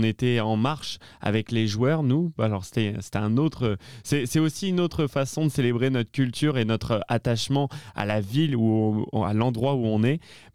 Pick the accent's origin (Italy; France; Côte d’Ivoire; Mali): France; La Rochelle, Nouvelle-Aquitaine; Alors moi, je suis originaire de La Rochelle, en France. Et puis, ce qu'il faut savoir, c'est qu'on est du Poitou.